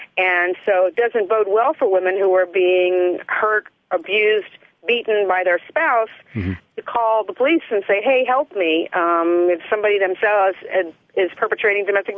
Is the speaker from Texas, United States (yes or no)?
yes; Houston, Texas, United States; also born or lived in New Jersey / Northern California; now in Palm Springs, United States; I was born and raised in Houston. Mm-hmm. I lived in New Jersey. I worked in Newark. I lived in Northern California. And right now we live in Palm Springs.